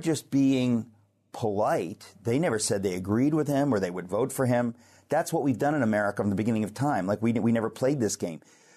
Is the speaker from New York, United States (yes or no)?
yes; Queens, New York, United States; I grew up in Queens, New York, so the kind of Trumpy way of thinking and stuff.